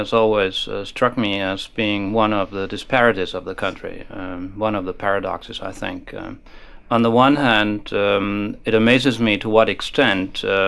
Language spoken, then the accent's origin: English; Germany; growing up in Germany, in post-war Germany